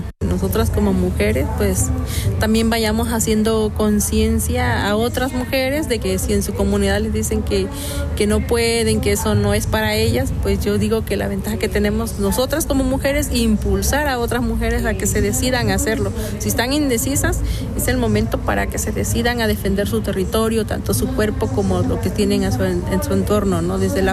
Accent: Tuxtepec, Oaxaca, Mexico; yo soy de la Comunidad de la Luz Tuxtepec.

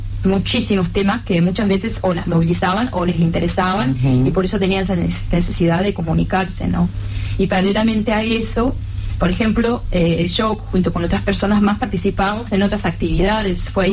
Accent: Uruguay; moved away as an adult; Yo venía recién de Uruguay, soy de Uruguay, venía llegando a Uruguay

